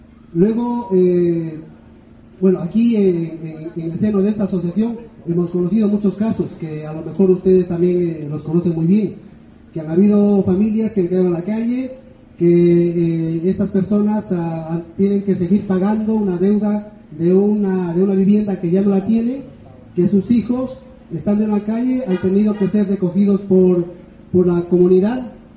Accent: Ecuador; soy de Ecuador.

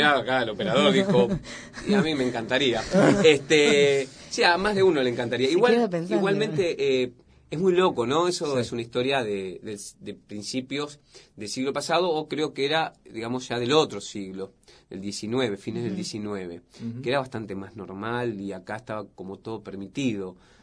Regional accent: Morón, Buenos Aires Province, Argentina; Y soy de Morón, loco

